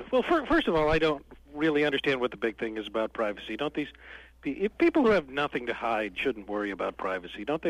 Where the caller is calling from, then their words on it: Albany, New York, United States; I'm calling from beautiful downtown Albany, New York.